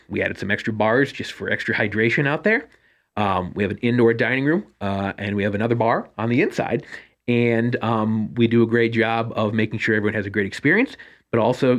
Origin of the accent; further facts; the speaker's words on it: New York, United States; Being a New Yorker, I'm a big cased meats guy